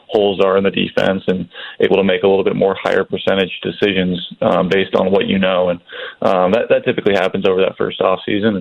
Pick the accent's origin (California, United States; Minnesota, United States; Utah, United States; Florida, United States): California, United States; I was too young to watch him play growing up in the Bay Area.